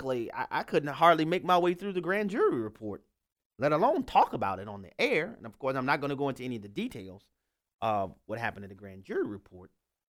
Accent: New Orleans, Louisiana, United States; Most of you know I grew up in New Orleans, Louisiana, which is a heavily Catholic city.

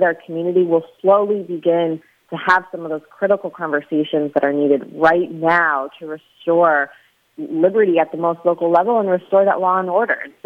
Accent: United States; we, as patriot-loving and as American-loving citizens, we need to remind ourselves and our community why it is that we're proud to be an American

